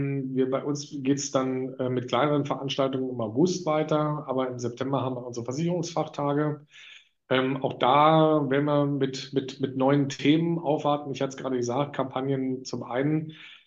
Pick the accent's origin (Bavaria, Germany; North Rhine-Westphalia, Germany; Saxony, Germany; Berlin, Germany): Berlin, Germany; ich bin ja als Berliner, der ja in Reinickendorf groß geworden ist